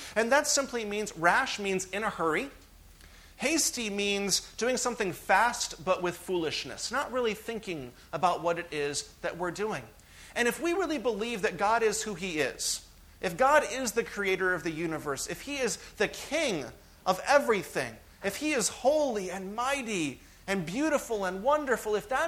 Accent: Texas, United States; And I remember in my house that I grew up in Texas in the U.S.

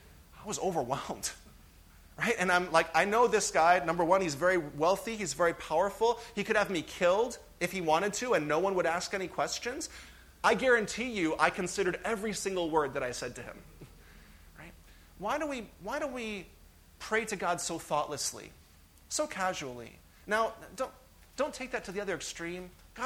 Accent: Texas, United States; And I remember in my house that I grew up in Texas in the U.S.

